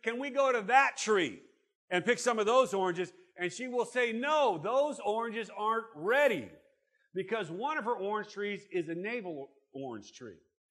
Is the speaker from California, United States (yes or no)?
yes; Holtville, California, United States; also born or lived in Fresno; Grew up in, until I was 10, I grew up in Holtville by El Centro. How many of you know El Centro is hot? Hot, man. We moved to Fresno